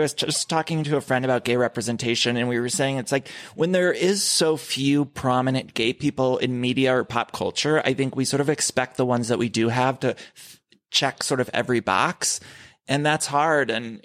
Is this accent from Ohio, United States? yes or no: yes; Ohio, United States; And specifically, I think about as a kid, I grew up in Ohio